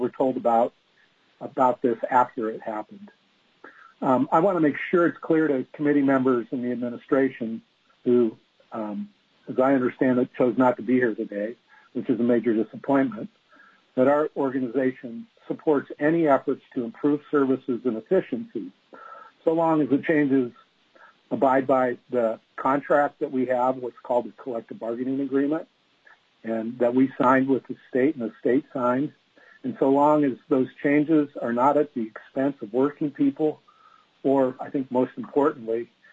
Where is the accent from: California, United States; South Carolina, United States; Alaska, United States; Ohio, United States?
Alaska, United States; Juneau; now in Anchorage, United States; I'm born and raised in Alaska. I've worked in rural Alaska. I grew up in Juneau, and now I live in Anchorage.